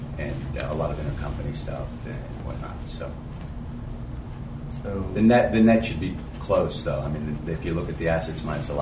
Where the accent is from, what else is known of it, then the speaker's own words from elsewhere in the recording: Florida, United States; Yeah, but I'm still happy to be here, but I'm from Florida, so it's...